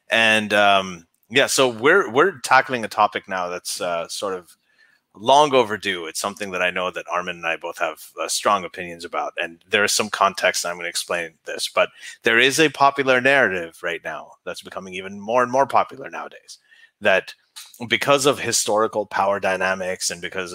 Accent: Pakistan; I am Pakistani.

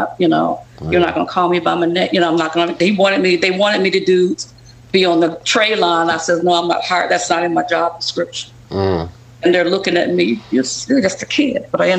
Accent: Detroit, Michigan, United States; I didn't last long because I was straight from Detroit. Straight from Detroit.

